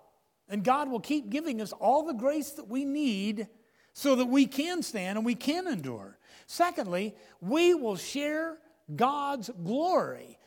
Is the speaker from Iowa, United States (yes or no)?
yes; Iowa, United States; several hours south of where I grew up in Iowa